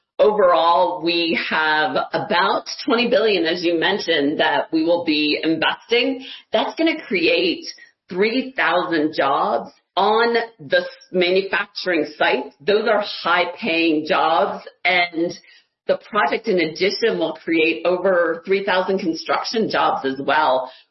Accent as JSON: {"language": "English", "region": "Ohio", "country": "United States", "tie": "born or raised there", "said": "Yeah, so I was born and raised in Ohio. I'm a Buckeye and an Ohioan, and I was so proud."}